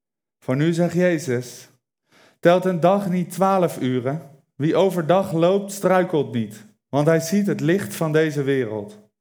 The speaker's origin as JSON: {"language": "Dutch", "town": "Alphen aan de Rijn", "region": "South Holland", "country": "Netherlands", "said": "Ik kom van Alphen aan de Rijn, Nieuwkoop, klein plaatje. Ik denk niet dat iemand dat kent. Kijk! Ik ben 24 jaar en 3 jaar geleden heb ik Jezus ontmoet."}